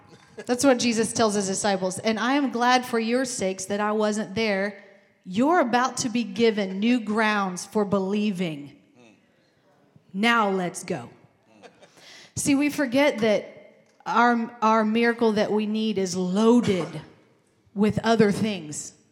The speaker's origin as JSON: {"language": "English", "town": "Dayton", "region": "Ohio", "country": "United States", "said": "Y'all, I'm from East Dayton, so we're going to get it down."}